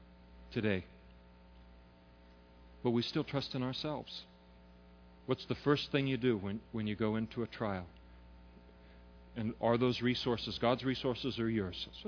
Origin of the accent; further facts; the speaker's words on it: United States; And you look and you think, man, I am one American here at a time where Americans are not that popular right now.